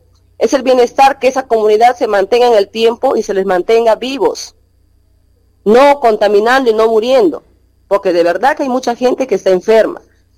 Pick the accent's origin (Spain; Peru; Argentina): Peru; Al final todos somos peruanos, ¿no?